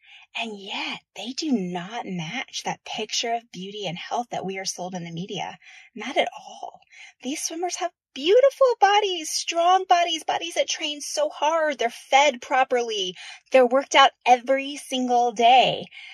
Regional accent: United States; Rooting for Team USA because I'm an American.

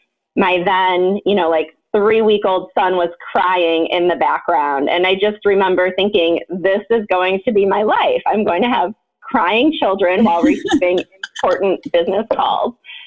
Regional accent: Iowa, United States; So I am from Iowa, and I currently serve as the CEO for the Iowa Pharmacy Association.

